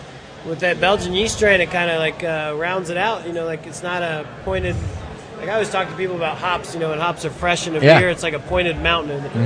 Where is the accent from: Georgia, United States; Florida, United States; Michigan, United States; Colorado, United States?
Georgia, United States; Athens; Well, we're not really from Atlanta, though. Athens.